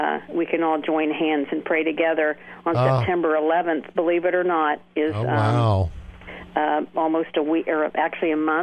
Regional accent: Indiana, United States; well, you know, hey, Indiana, we have we are once Hoosiers, always Hoosiers.

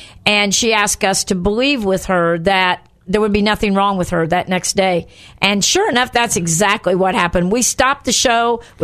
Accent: Indiana, United States; We're both from Indiana

